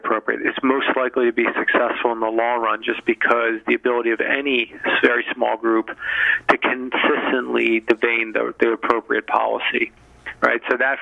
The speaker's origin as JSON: {"language": "English", "country": "United States", "said": "I'm trying not to have a Western bias as an American here on it."}